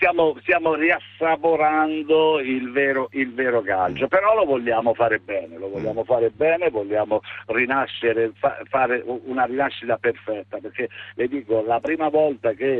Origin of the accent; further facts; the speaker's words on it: San Benedetto del Tronto, Marche, Italy; però io sono di San Benedetto